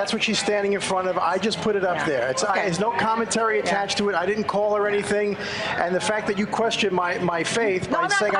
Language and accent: English; Brooklyn, New York, United States; Tamron, I'm a guy from Brooklyn.